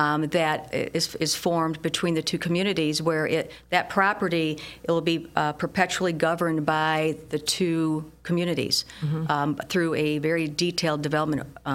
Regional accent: Bloomfield Township, Michigan, United States; But I grew up in Bloomfield Township.

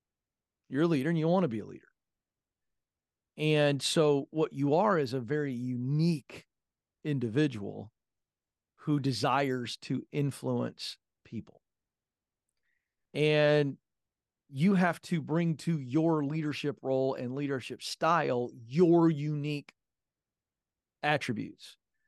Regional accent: the South, United States; I'm from the South. We say hi to everybody.

